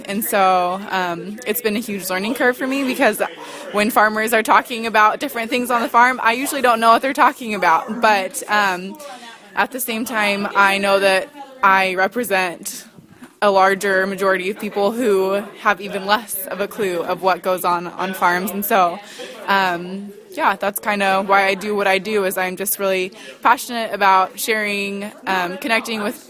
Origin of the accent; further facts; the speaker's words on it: California, United States; I'm from California.